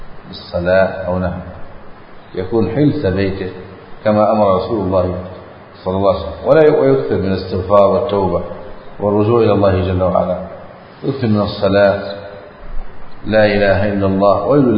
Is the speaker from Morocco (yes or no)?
no; Egypt; نسأل الله أن يحفظ بلادنا مصر، نجعلها أمنا أماما سخاء رخاء، وسائر بلاد المسلمين